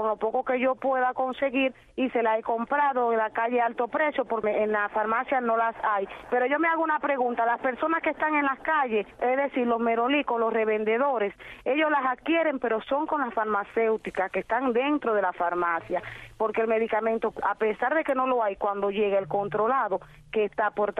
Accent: Palma Soriano, Santiago de Cuba, Cuba; soy una ciudadana cubana y vivo aquí en Palma Soriano. A pesar de vivir aquí en una zona rural

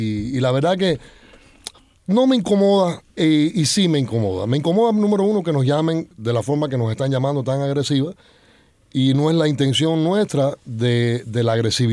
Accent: Cuba; Porque soy cubano, yo no soy italiano, ni soy. Soy cubano y esa música, me crié con esa música

